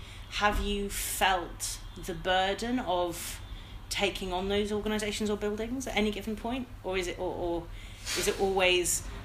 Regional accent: Wolverhampton, West Midlands, United Kingdom; I'm from Wolverhampton.

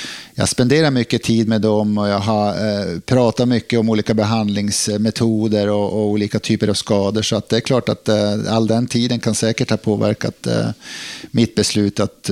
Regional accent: Piteå, Norrbotten County, Sweden; also born or lived in Luleå; som jag har vuxit upp tillsammans med i Piteå och Luleå.

